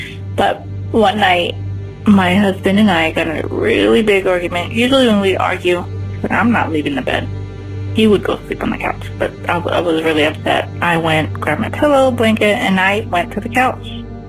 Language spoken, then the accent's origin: English; Phoenix, Arizona, United States; I'm from Phoenix, Arizona.